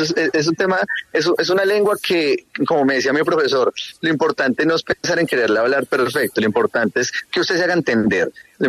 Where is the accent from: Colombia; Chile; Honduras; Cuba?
Colombia; los colombianos no porque nacimos en Colombia, tenemos que estar en Colombia.